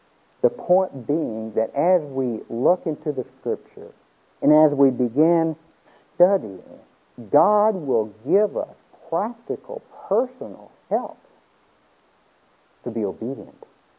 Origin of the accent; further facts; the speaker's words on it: Atlanta, Georgia, United States; And I said, I'm from Atlanta, Georgia.